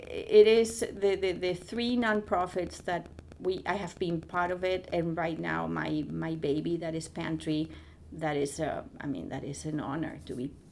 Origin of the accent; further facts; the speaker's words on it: Spain; English is a second language; I come from Spain and they don't do that.